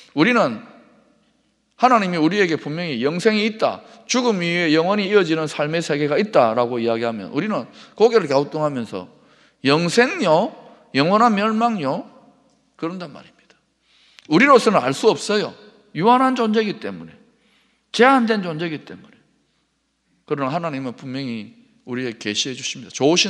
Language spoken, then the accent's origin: Korean; Gyeongsang, South Korea; born there; 저는 아주 보수적인 경상도 유교, 불교 문화 집안에서 태어났습니다.